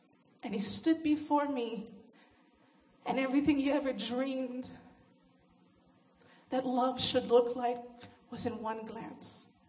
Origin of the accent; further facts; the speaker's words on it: Hilo, Hawaii, United States; I'm from Hawaii. I'm from Hilo, Hawaii. Back in Hawaii, we have a saying